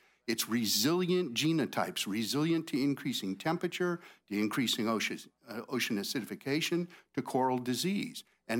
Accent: Key West, Florida, United States; I think some of you know I was born in Florida, a local boy, grew up first few years down in Key West.

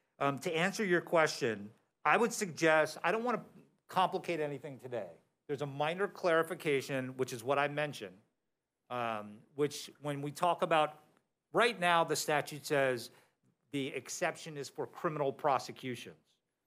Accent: Fort Lauderdale, Florida, United States; I'm also a proud Floridian. I grew up down here. I grew up in Fort Lauderdale. So don't hold my Yankee-ness against me.

